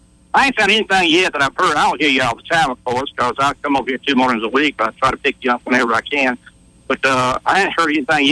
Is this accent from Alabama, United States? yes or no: yes; Selma, Alabama, United States; now in Auburn, United States; So we decided we're gonna move to Auburn. Although it's my hometown, I miss Selma, you know. But we really love living in Auburn.